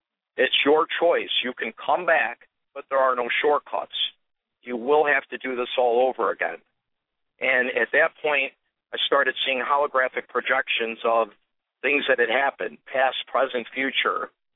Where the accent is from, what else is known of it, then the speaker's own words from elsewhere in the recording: Melrose Park, Illinois, United States; And we grew up in Melrose Park, Illinois, which is a town of about 30,000 people. It's a subdivision 20 minutes northwest of the city. It's a very old Italian community.